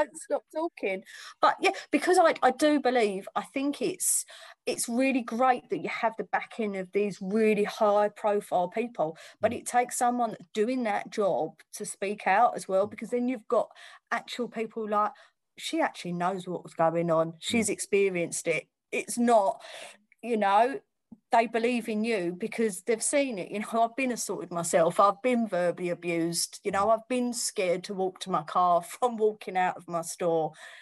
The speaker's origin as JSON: {"language": "English", "region": "East of England", "country": "United Kingdom", "accent": "Romford", "said": "I'm as Essex as you like, I've got my Romford accent."}